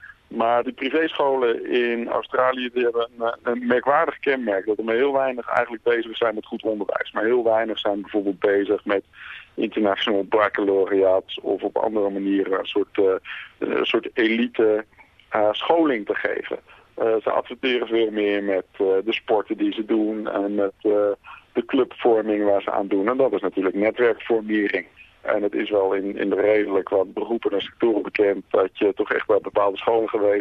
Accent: Netherlands; toen ik als Nederlander in Brisbane zat.

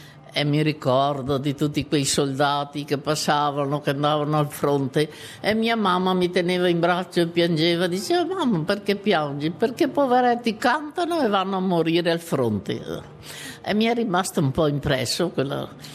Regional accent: Cittadella, Veneto, Italy; born there; Sono nata a Cittadella, provincia di Padova, il 12 settembre del 1914.

